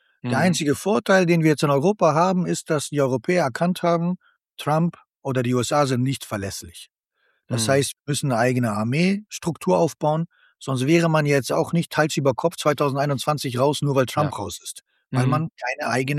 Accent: Afghanistan; Ja, weiß ich bin Afghane, da im Krieg geboren

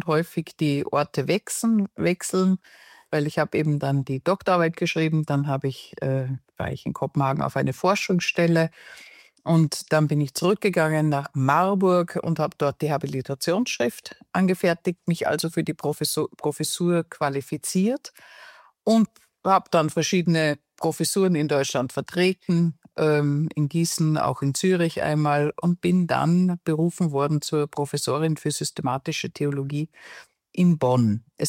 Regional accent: Upper Austria, Austria; moved away as an adult; also born or lived in Vienna; now in Germany; ich bin Österreicherin, geboren und aufgewachsen bin ich im Salzkammergut. Habe dann in Wien studiert und bin dann nach dem Studium zur Doktorarbeit aber schon nach Deutschland gegangen. Und das heißt, ich bin seit 1998 in Deutschland gewesen, auch in Dänemark und an anderen Orten.

